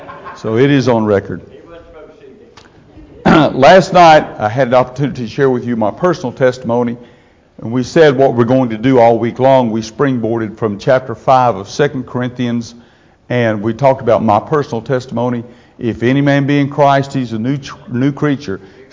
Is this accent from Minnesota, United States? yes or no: no; Arkansas, United States; It's a lot closer than 1967. I know, I'm from Arkansas, but that was smart, wasn't it?